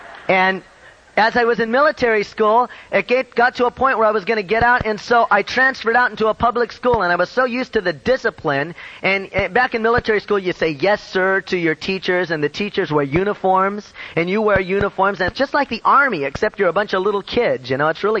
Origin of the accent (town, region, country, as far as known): Long Beach, California, United States; born there